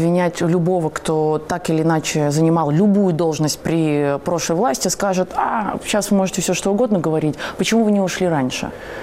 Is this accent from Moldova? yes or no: yes; Moldova; я как молдаванка говорю